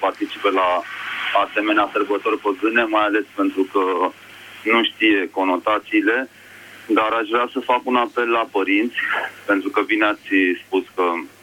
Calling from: Bucharest, Romania; vă sunt din București.

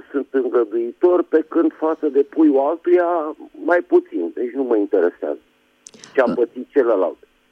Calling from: Bucharest, Romania; din București.

